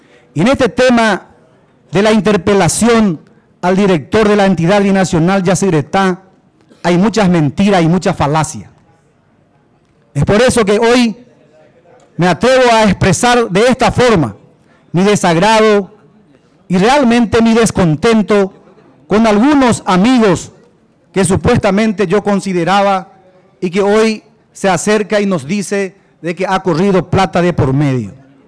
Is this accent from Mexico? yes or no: no; Encarnación, Itapúa, Paraguay; Yo soy encarnaceno, soy de Itapúa.